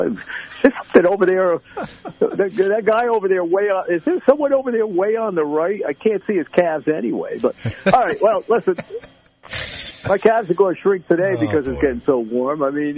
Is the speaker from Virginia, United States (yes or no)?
no; Texas, United States; But I was reflecting on the fact that, you know, when I grew up down in Texas, you know, it was just, you know, my dad would always go day after day after day, same weather